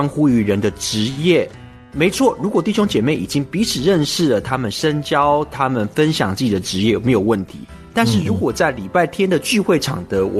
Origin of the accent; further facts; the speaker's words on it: Taiwan; accent: Taiwanese; 但是我很感谢的是，即使我是台湾口音啊